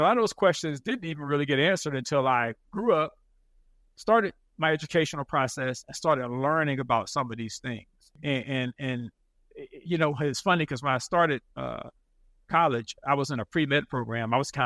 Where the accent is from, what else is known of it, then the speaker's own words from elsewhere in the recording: North Carolina, United States; Yeah, I grew up in North Carolina. Okay. So I'm from North Carolina.